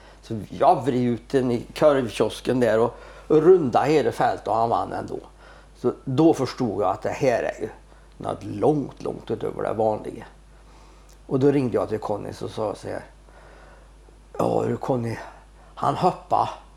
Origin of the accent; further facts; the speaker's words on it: Värmland, Sweden; jag är för mycket värmlänning och jag rör inte på mig, jag trivs så bra det jag är. Och har varit så många år så att jag blir kvar här nu.